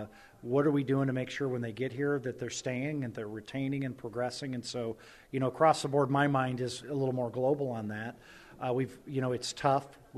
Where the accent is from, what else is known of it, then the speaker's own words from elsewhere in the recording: Iowa, United States; my background, I come from the Midwest, from Iowa, from Iowa State, very similar to NDSU